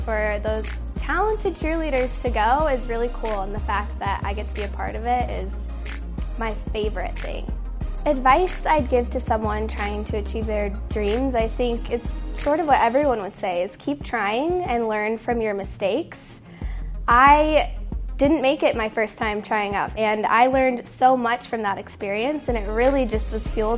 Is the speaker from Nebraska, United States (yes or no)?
yes; Omaha, Nebraska, United States; I'm from Omaha, Nebraska